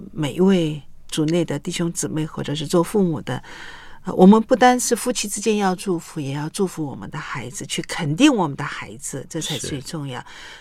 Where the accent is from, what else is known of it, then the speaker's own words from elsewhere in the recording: China; 因为我发现我们中国人呢